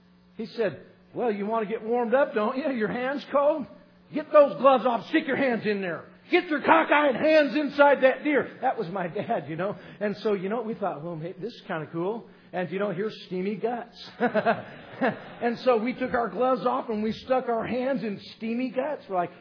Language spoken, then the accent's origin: English; California, United States; me and my brother Paul, you know, we came from California for hunting season